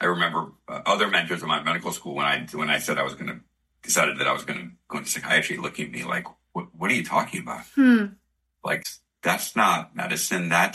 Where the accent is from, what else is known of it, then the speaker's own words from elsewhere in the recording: New York City, New York, United States; my way of coping with the general grief of being a New Yorker then was to spend a lot of time clinically and on scholarship related to the attacks.